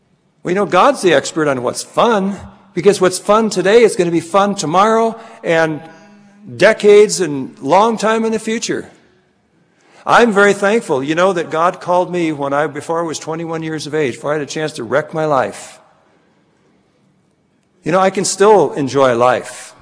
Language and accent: English; Scotland, United Kingdom; I made a comment earlier, I'm Scottish, you know.